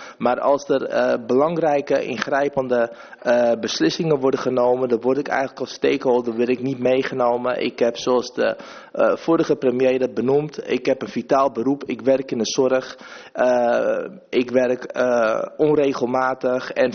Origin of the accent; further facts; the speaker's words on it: Amsterdam, North Holland, Netherlands; Ja, ik ben een Amsterdammer